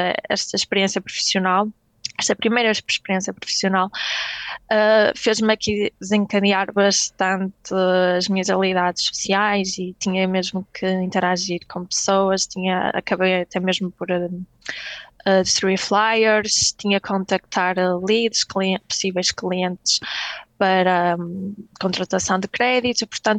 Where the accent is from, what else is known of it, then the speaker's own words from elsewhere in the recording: Braga, Norte, Portugal; E como eu moro em Braga, como eu sou de Braga